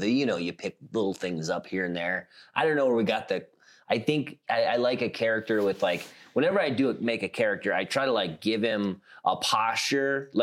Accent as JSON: {"language": "English", "region": "South Dakota", "country": "United States", "said": "I'm from South Dakota. Lots of pheasants there."}